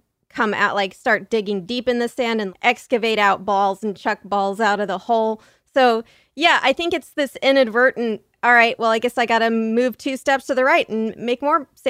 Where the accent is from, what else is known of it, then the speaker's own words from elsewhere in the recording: San Diego, California, United States; Like, you'd like be in the sand hot tub because I grew up in San Diego.